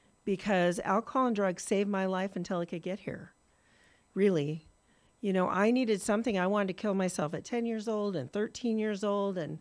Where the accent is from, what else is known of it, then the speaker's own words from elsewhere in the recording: Helena, Montana, United States; And so I'm from Helena, Montana. That's where I got sober.